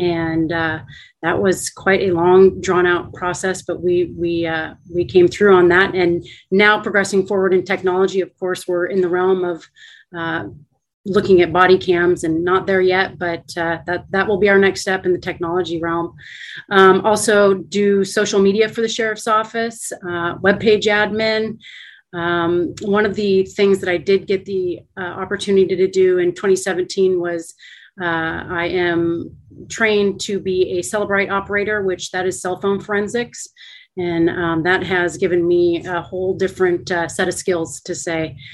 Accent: University Place, Washington, United States; moved away as an adult; also born or lived in Juneau, Alaska; born and raised in University Place, Washington, which is just a small town outside of Tacoma. Married early, 21, got the opportunity by my oldest brother to move to Juneau, Alaska

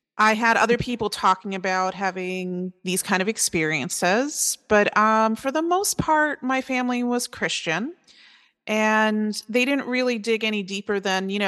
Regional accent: Long Island, New York, United States; also born or lived in Connecticut; now in Florida, United States; New England, originally from Long Island and then Connecticut, and now I live in Florida, which is the natural migration pattern of all New Yorkers.

